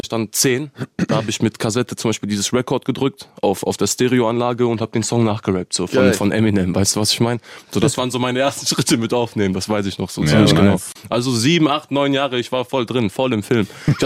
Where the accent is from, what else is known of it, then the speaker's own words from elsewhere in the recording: Masovian Voivodeship, Poland; ich komme aus dem Plattenbau aus Polen, das ist Warschauer Vorort. Und das ist halt so, du wirst Hooligan, du wirst Dieb, du wirst ackern in London oder in Deutschland für einen Euro-Lohn, so.